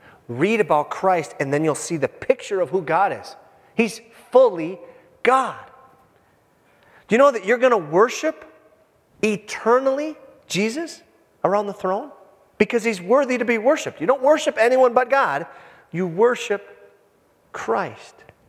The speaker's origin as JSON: {"language": "English", "region": "Minnesota", "country": "United States", "said": "I'm from the Iron Range, and I was blushing a few times."}